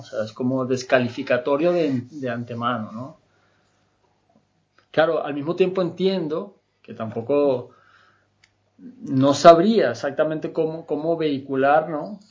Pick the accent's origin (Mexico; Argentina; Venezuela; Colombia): Venezuela; Caracas, Capital District; moved away; Yo que venía de Caracas, de Venezuela, un país tropical donde no se necesitan las chimeneas.